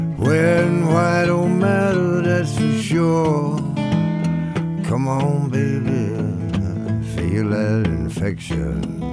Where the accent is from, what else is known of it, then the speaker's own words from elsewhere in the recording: New Orleans, Louisiana, United States; We went down to New Orleans, my hometown, and worked in the studio.